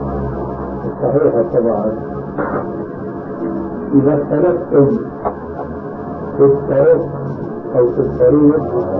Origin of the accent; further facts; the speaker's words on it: Syria; ولذلك عندنا في سوريا